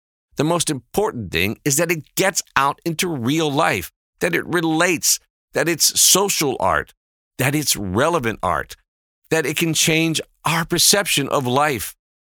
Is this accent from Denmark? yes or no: yes; Falster, Zealand, Denmark; now in Copenhagen, Denmark; When I came to Copenhagen from Falster, there was a really long way into Copenhagen.